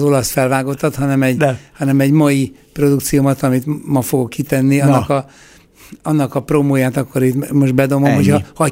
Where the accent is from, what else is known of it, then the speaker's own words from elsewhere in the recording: Budapest, Hungary; én budapesti vagyok, tehát itt van egy szubjektív elhajlás természetesen